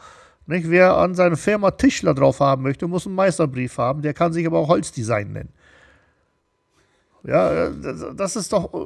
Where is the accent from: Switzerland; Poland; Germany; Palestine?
Germany; Also ich komme hier aus Deutschland